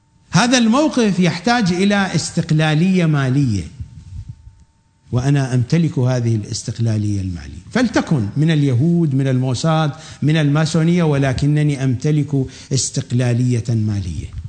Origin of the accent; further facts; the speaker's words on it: Iraq; accent: Iraqi; مثل ما نقول بلهجتنا العراقية